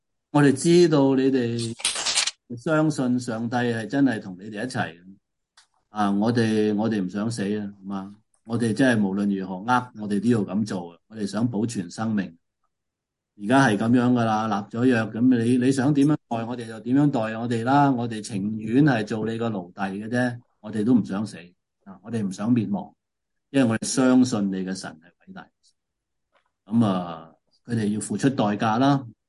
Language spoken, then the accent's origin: Cantonese; China; 但我哋中国人系放弃咗呢样